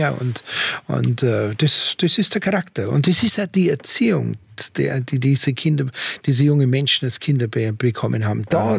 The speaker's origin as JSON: {"language": "German", "town": "Munich", "region": "Bavaria", "country": "Germany", "tie": "born there", "said": "Ich bin ein gebürtiger Münchner. Ich bin am liebsten zu Hause."}